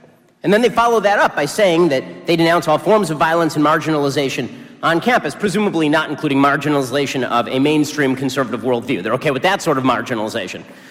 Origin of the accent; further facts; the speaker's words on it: United States; This is why in the United States, which I'm an American, so I get to say it, I believe is a superior country to your own.